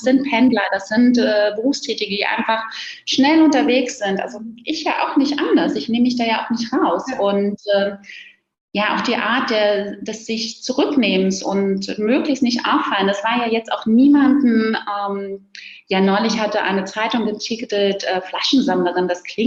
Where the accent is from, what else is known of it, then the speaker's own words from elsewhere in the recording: Berlin, Germany; born there; Und jetzt bin ich gebürtige Berlinerin